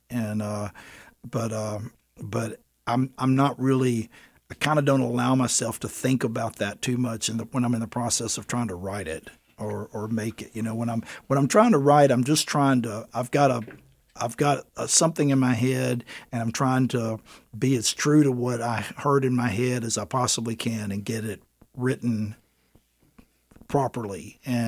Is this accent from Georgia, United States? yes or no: yes; Athens, Georgia, United States; now in Portland, United States; And I moved to Portland from Athens, Georgia.